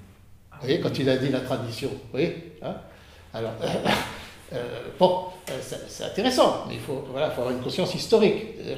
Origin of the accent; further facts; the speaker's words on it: France; born there; je suis né en France, j'étais éduqué à l'école publique, etc. J'ai vécu dans un milieu catholique.